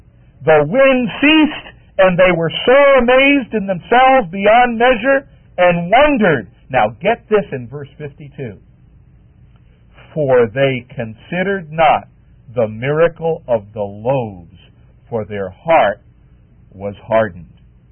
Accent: Long Island, New York, United States; I grew up in Long Island, in an old duck farm country up there.

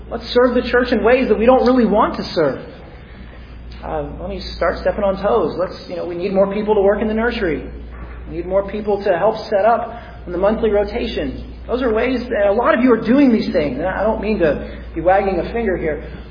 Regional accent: the South, United States; We are in the South. I grew up in the South. I'm a Southerner by trade.

